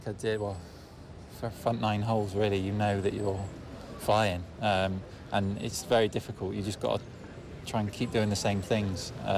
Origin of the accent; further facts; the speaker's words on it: United Kingdom; I get great support, obviously being British, and we're on British soil, obviously.